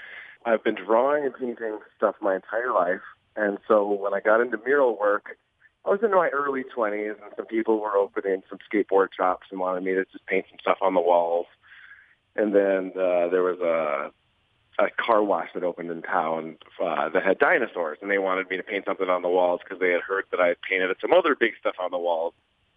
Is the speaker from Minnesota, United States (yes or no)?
yes; Brainerd, Minnesota, United States; I am from Brainerd. I was born and raised, and I graduated from the Brainerd High School in 2001.